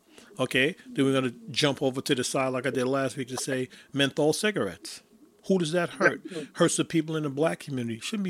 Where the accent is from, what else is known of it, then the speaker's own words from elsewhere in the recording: Bronx, New York, United States; And look, I'm originally from the Bronx. And if you notice, there's a revitalization of the Bronx.